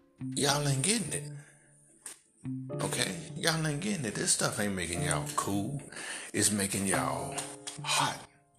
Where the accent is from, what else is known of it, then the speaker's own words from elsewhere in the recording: Memphis, Tennessee, United States; You know, I saw a situation that happened in my hometown of Memphis.